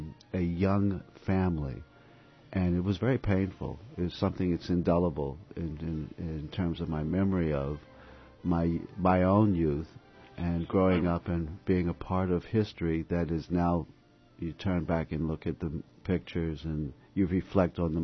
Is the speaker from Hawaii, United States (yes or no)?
no; Washington, District of Columbia, United States; growing up in Washington, D.C., being at the seat of government during the 50s and the 60s